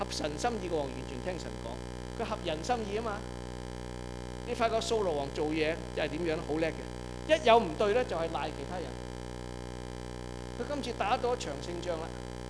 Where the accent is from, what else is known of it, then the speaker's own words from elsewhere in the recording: Canada; 這樣你在加拿大，我們加拿大人最流行的是怎樣呢？